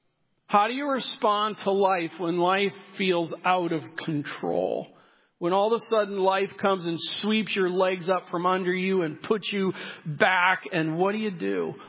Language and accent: English; Midwest, United States; I grew up in the Midwest. My wife grew up in Los Angeles, and we met in high school in Minneapolis, Minnesota.